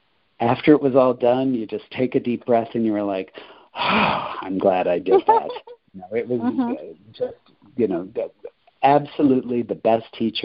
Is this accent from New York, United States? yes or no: no; Rockford, Illinois, United States; You know, they'll say they're a Chicagoan like me, but I'm actually from Rockford.